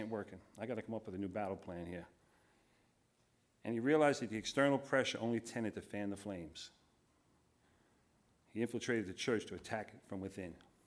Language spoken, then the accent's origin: English; Brooklyn, New York, United States; Isn't that funny? I'm from Brooklyn, so forget about it.